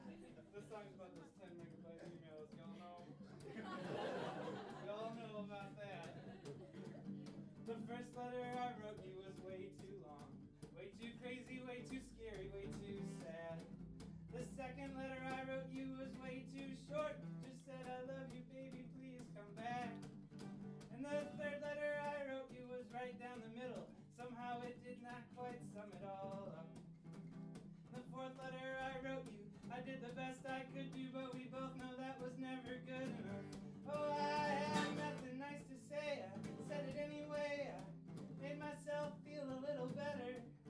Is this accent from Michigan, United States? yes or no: yes; Michigan, United States; I'm from Michigan. This is like what we think California's like.